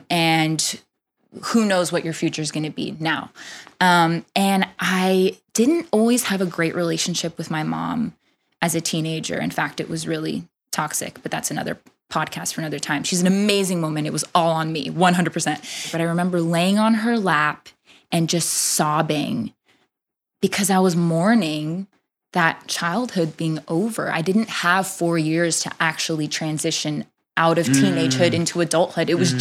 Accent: Los Angeles, California, United States; accent: West Coast; I am a Los Angeles Latina

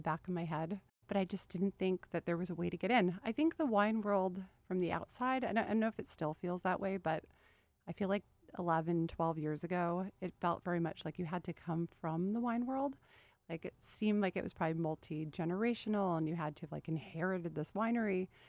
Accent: Los Angeles, California, United States; I grew up in Los Angeles.

